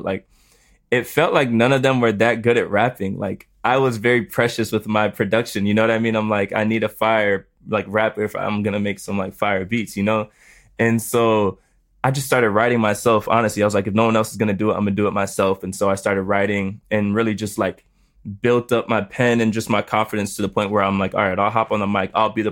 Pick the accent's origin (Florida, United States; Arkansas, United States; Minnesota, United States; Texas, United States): Florida, United States; I'm from South Florida, right? So I have a lot of, like, upcoming artist homies from Miami.